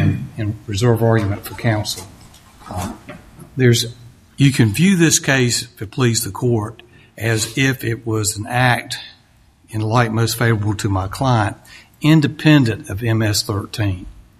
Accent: Jacksonville, North Carolina, United States; from Jacksonville, North Carolina, southeastern North Carolina.

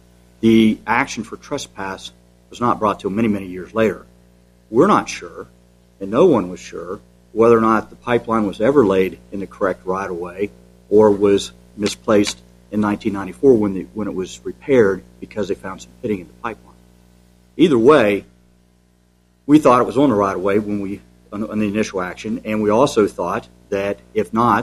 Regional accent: Charleston, West Virginia, United States; I'm an attorney from Charleston, West Virginia

